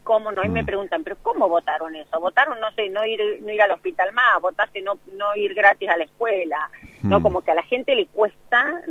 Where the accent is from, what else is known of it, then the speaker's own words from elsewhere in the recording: Argentina; now in Italy; trabajar como periodista en Italia no es como en Argentina, que nosotros nos subimos arriba a un techo